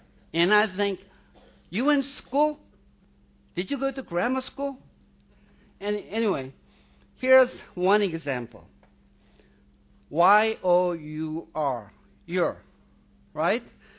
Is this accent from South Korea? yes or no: yes; South Korea; English is a second language; When I was growing up in South Korea